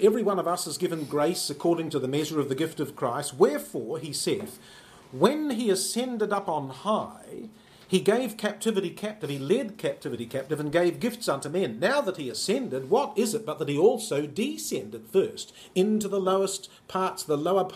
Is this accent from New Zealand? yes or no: yes; New Zealand; that's just because, you know, I'm from New Zealand, you know. So, yeah, the words are different.